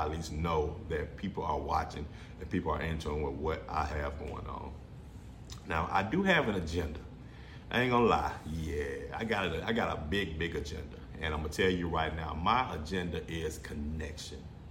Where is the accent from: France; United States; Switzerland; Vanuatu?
United States; Memphis, Tennessee; I come from Boxtown. Shout out to Boxtown, Coral Lake, that area of Memphis. That's where I come from. Grew up in the bottoms.